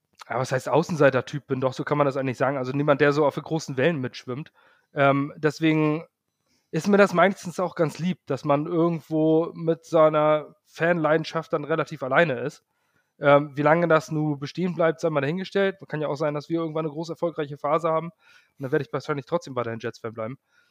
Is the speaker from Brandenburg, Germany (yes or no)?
no; Ratzeburg, Schleswig-Holstein, Germany; Ja, man hört's, ich komme aus dem Norden, also noch weiter oben, aus Ratzeburg, in der Nähe von Hamburg, Schleswig-Holstein.